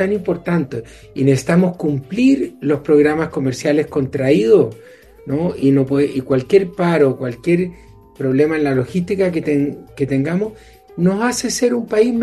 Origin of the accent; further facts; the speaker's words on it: Chile; Somos todos chilenos, Chile primero siempre